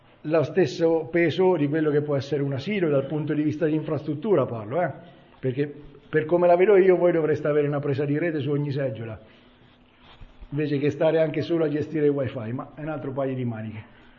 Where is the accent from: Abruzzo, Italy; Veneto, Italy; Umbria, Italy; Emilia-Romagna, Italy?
Umbria, Italy; la piccolissima Umbria, e lo dico con orgoglio da umbro, grossissimi problemi non ne crea.